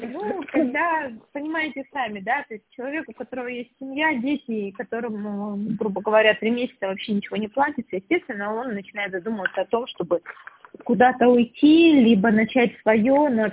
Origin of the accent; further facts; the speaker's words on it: Irkutsk, Irkutsk Oblast, Russia; also born or lived in Cheremkhovo; now in Krasnoyarsk, Russia; Я родилась в Черемхово, но почти всю свою жизнь прожила в Иркутске до определенного возраста. Потом я уехала вместе с мамой сюда, в Красноярск.